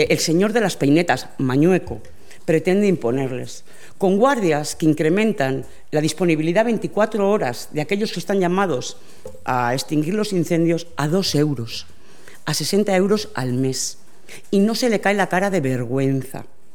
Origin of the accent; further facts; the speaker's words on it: Castile and León, Spain; es que yo soy zamorana, ¿eh? Se quemó el 6% de mi provincia este verano.